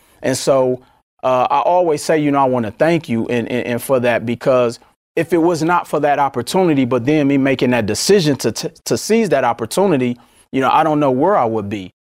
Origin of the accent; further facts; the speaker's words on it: Milwaukee, Wisconsin, United States; growing up in Milwaukee, you know how it is.